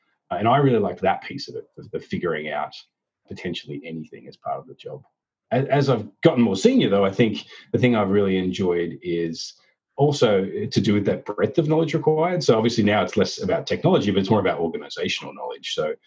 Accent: Australia; now in United States; You'll hear that I've managed to lose all of my Australian accent, and I guess I've lost the ability to remember how to say my job title as well.

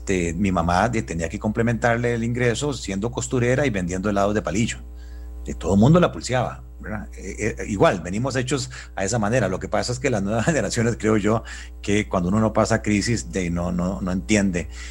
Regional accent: Paraíso, Cartago, Costa Rica; soy de Paraíso, y a mucho orgullo yo vengo de excusado de hueco

